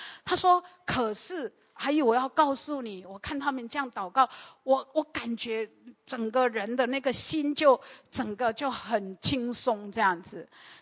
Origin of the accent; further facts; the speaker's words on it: Taiwan; 我的父母就是我们台湾人说的老 coco LKK 的